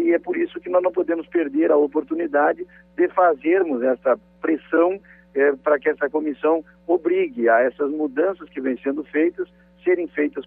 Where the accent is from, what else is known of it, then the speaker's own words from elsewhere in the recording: Santo Augusto, Rio Grande do Sul, Brazil; lá na minha cidade de Santo Augusto, que fica daqui uns 450 quilômetros daqui, né?